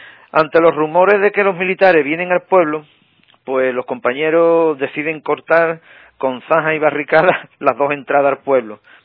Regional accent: San Fernando, Andalusia, Spain; now in Puerto Real, Spain; porque yo, aunque vivo en Puerto Real, soy de San Fernando

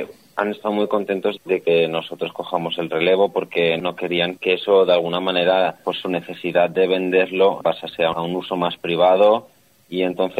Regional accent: Valencian Community, Spain; Venimos del Comtat, que es una comarca del interior de Alicante que se caracteriza mucho por la actividad agrícola

